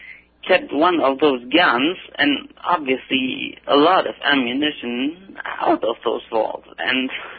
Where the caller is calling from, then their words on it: Bremen, Germany; from Germany, actually.